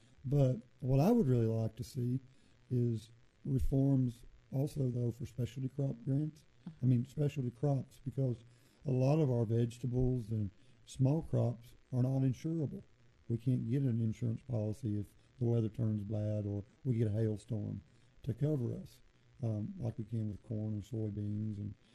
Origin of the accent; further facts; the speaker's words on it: Midwest, United States; I grew up in the Midwest